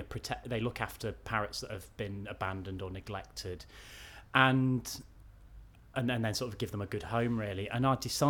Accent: Nottingham, East Midlands, United Kingdom; I'm 29 years old and I'm from Nottingham.

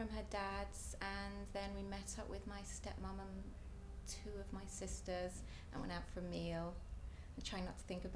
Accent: Wales, United Kingdom; I'm 40 and I come from the Rhondda in Wales.

